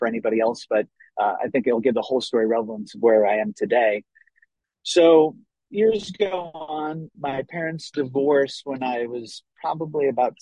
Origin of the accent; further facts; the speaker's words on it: Ohio, United States; born there; So many, many years ago, I was born in Ohio